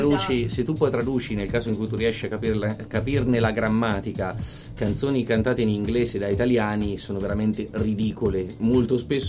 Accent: Perugia, Umbria, Italy; Io sono perugino, lui è Ponte San Giovannese.

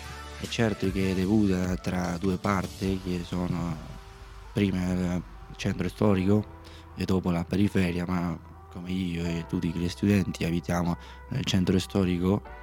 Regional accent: Basque Country, Spain; Italian is a second language; now in Italy; Sono del Paese Basco, conosci?

